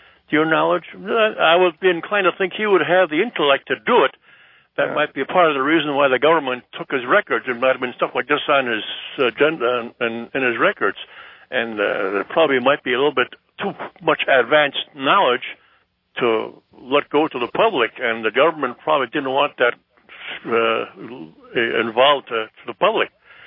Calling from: Glendale, Wisconsin, United States; I'm calling from Milwaukee area, north side of Milwaukee, Glendale, Wisconsin.

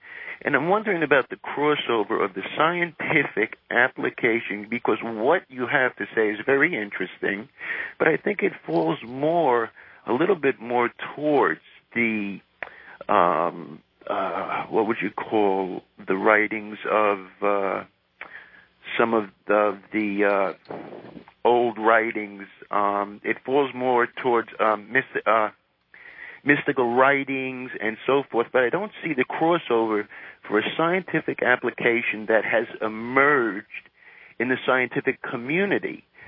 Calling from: Haifa, Haifa District, Israel; I'm calling from Haifa, Israel.

